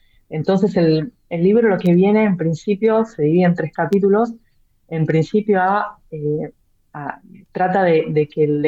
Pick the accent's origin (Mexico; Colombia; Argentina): Argentina; accent: Argentine; now in Spain; yo hago fuerza aquí en España, pero se entiende que por mi acento sea argentina